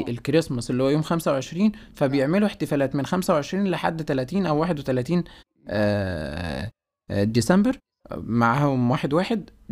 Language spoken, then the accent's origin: Arabic; Egypt; اللي موجودين عندنا في مصر هيحتفلوا يوم 7 بعيد الميلاد المجيد